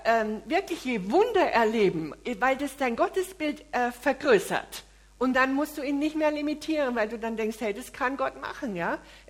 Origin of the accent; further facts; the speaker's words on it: Munich, Bavaria, Germany; wo ich aufgewachsen bin in München, da war eine Kirche, in die wir immer gegangen sind und das war an der Isar